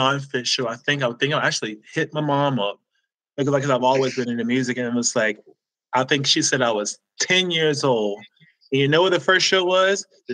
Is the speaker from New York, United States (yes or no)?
no; Suffolk, Virginia, United States; Suffolk, Virginia. It's like near Virginia Beach and Hampton, in the Tidewater area.